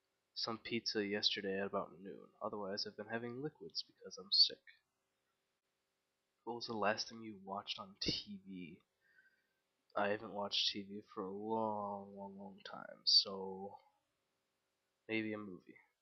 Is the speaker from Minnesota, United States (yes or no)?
yes; Minnesota, United States; Where are you from? Are you living there right now? I'm from Minnesota. I am living there right now. It's my dad's house.